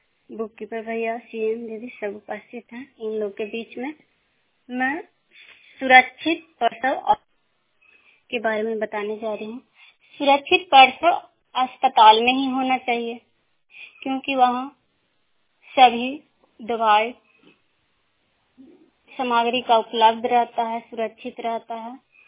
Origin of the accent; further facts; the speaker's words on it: Hilsa, Bihar, India; मैं हिलसा ब्लॉक जिला नालंदा की रहने वाली हूँ